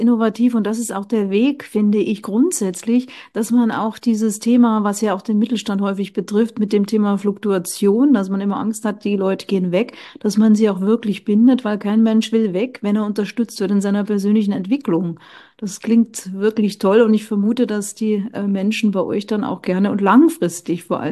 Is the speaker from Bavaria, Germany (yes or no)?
yes; Bavaria, Germany; ist ja fast von meinem Heimatort weg. Ich bin ja Oberpfälzerin.